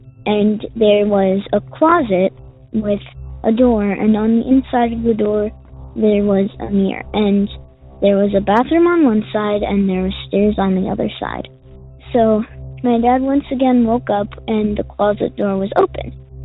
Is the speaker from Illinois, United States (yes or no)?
yes; Illinois, United States; I'm from Illinois, and today is actually my 10th birthday.